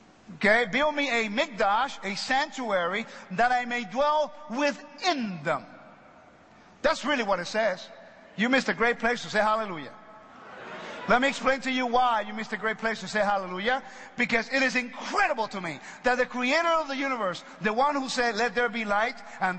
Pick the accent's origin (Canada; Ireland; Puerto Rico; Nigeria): Puerto Rico; English is a second language; also born or lived in California; I'm a Puerto Rican. I was born in Puerto Rico, raised in the island. I lived in California for a long time. Okay, so therefore, that's why I speak English now.